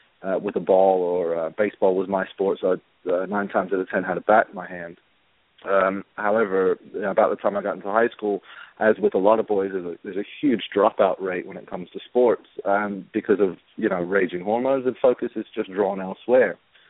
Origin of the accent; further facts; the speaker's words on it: Atlanta, Georgia, United States; moved away as an adult; also born or lived in Decatur / England; I'm actually from Decatur, Georgia. I grew up in Atlanta. And then after graduating high school, I took off to England, where I also have family.